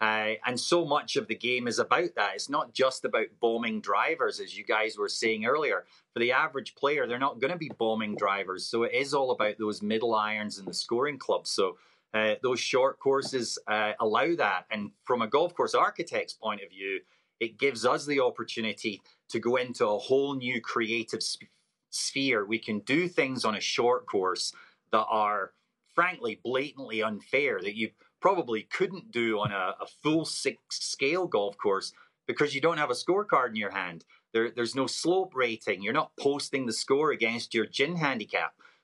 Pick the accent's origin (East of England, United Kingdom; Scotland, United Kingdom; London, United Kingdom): Scotland, United Kingdom; Being a Scotsman, born and raised